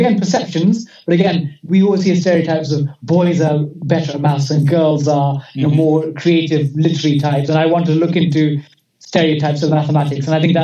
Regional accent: London, United Kingdom; Growing up in East London, I played against Jermaine Defoe for England International at schools level.

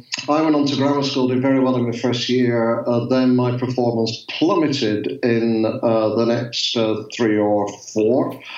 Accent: Accrington, North West England, United Kingdom; moved away as an adult; also born or lived in Canada / Boston; now in Ottawa, California, United States; I am British originally from Accrington in Northern England.

